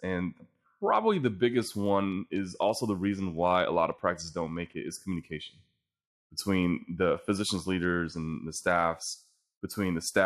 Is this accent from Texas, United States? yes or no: yes; Houston, Texas, United States; Now, growing up in Houston and in the biggest medical center in the world